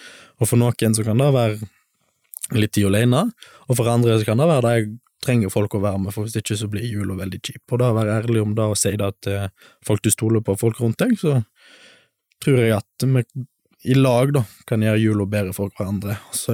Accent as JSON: {"language": "Norwegian", "town": "Stord", "region": "Vestland", "country": "Norway", "tie": "born or raised there", "said": "Som student i Bergen så drømmer jeg om å komme hjem igjen til Stord. Det er, for meg så er Sunnhordland det her jeg har vokst opp. Vi har vokst opp på Lervik med hutta på Rubbestadneset"}